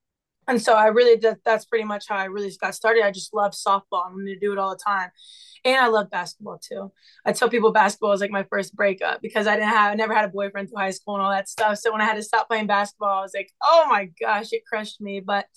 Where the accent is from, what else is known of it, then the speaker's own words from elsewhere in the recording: Westville, Ohio, United States; I'm a junior from Westville, Ohio, only about 25 minutes away. Born and raised in Ohio